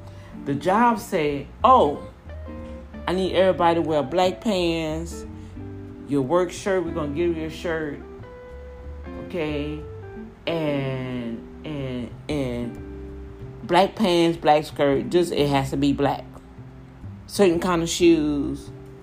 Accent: Louisiana, United States; Oh, I'm from Louisiana. I'm from this part of Louisiana.

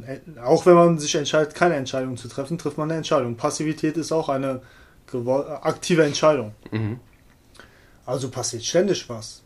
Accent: Koblenz, Rhineland-Palatinate, Germany; Ich bin aus Koblenz.

